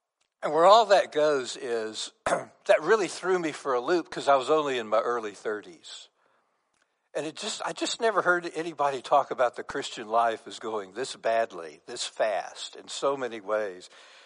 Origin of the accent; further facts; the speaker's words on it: United States; You know, just as an American in 21st century, I might stand up here and say, hey, we're all going to go to Blackburn's barbecue for lunch.